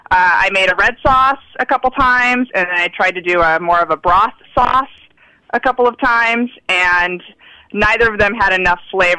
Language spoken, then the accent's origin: English; Seattle, Washington, United States; Well, I'm from Seattle, and we don't really have... We have snow very rarely, and when we do, it just shuts the whole city down